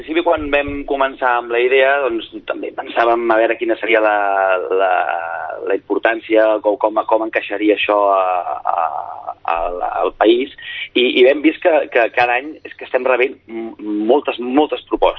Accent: Sabadell, Catalonia, Spain; un orgull per com a sabadellenc

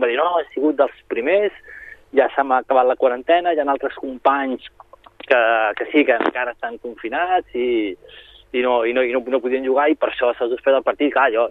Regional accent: Sabadell, Catalonia, Spain; home, soc de Sabadell, he vingut a veure el partit però l'han suspès

